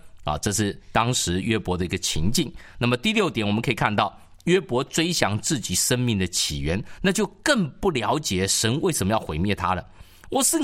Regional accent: China; 我们中国人常常会用碱

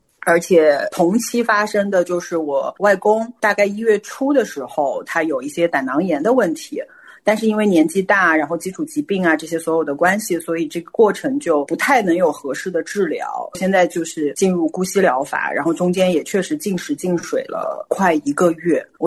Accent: Hefei, Anhui, China; 对，我是合肥人，

